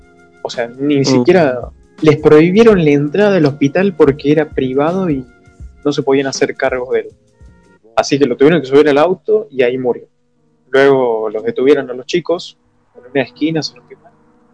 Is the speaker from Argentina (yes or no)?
yes; Argentina; acá en mi país también, bueno, en la parte de Buenos Aires, digamos, están de paro